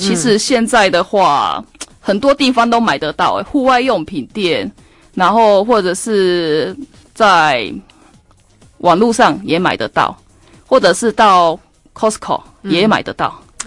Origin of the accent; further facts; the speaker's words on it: southern Taiwan, Taiwan; accent: Taiwanese Mandarin; 不好意思，我台湾国语，南部的蓝